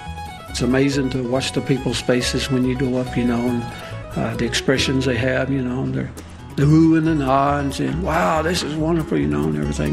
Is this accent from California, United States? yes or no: no; Nashville, Tennessee, United States; accent: drawl; I tell them, I'm from Nashville, Tennessee. And they'll say, well, we could tell you weren't from here because you kind of got a drawl, they'll tell me.